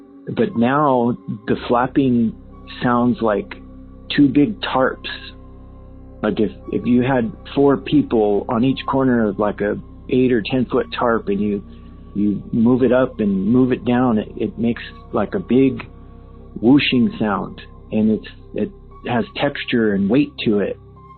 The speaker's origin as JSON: {"language": "English", "region": "California", "country": "United States", "said": "I'm from Southern California."}